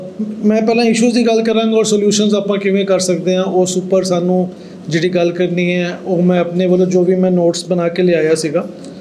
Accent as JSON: {"language": "Punjabi", "town": "Ranchi", "region": "Jharkhand", "country": "India", "lives_now": "Delhi, India", "said": "basically ਮੈਂ ਰਾਂਚੀ ਤੋਂ belong ਕਰਦਾ, ਦਿੱਲੀ ਮੈਂ ਜੋਬ ਵਾਸਤੇ ਆਇਆ ਸੀਗਾ"}